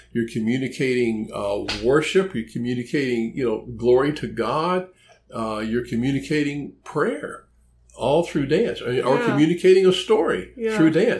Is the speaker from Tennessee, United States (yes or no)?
yes; Memphis, Tennessee, United States; So I was raised around a lot of blues up in Memphis, Tennessee.